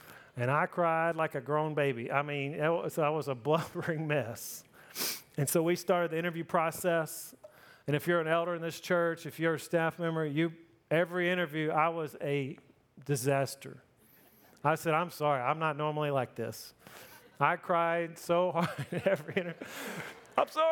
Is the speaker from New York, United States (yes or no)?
no; Mississippi, United States; now in Tampa, United States; I'm from Mississippi, man. We moved here from 10,000 people, and we were driving to Tampa Airport.